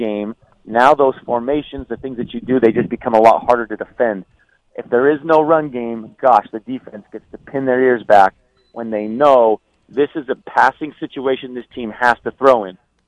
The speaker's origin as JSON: {"language": "English", "region": "Arizona", "country": "United States", "tie": "born or raised there", "said": "I grew up in Arizona. My parents had season tickets to ASU since I was 8 years old."}